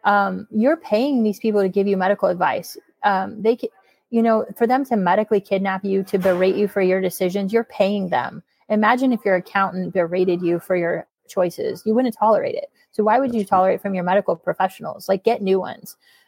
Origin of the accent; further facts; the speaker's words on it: Sheraton, Iowa, United States; So our first clinic is in my hometown of Sheraton, Iowa.